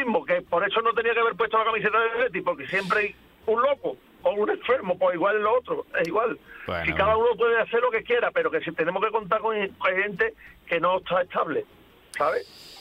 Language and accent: Spanish; Seville, Andalusia, Spain; pero oye, yo soy de Triana.